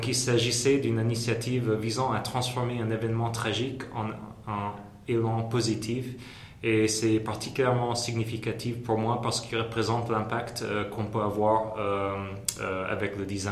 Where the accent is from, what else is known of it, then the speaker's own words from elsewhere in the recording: Los Angeles, California, United States; moved away as an adult; J'ai une double nationalité, américaine-hongroise, et je suis né à Los Angeles, où j'ai grandi et terminé mes études d'architecture, et aussi travaillé quelques années avant de déménager en Europe.